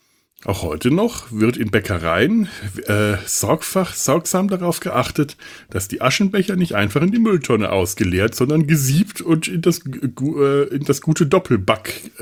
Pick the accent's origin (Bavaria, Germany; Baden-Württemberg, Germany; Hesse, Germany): Bavaria, Germany; ich komme ja aus Franken und bekannterweise backen die Franken das beste Brot der ganzen Welt.